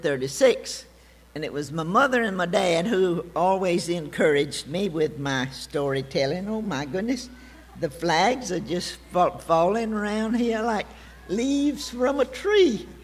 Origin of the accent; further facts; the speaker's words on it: Gainesville, Florida, United States; when we were growing up in Gainesville, it wasn't anything, but it was way out of town.